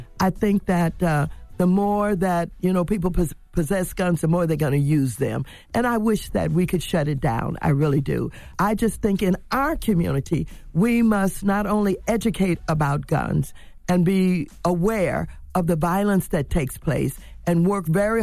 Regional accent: St. Louis, Missouri, United States; I'm from St. Louis.

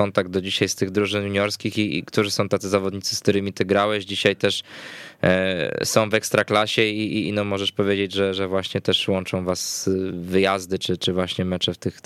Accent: Ząbki, Masovian Voivodeship, Poland; jestem z Ząbek i na te mecze Dolkanu chodziłem

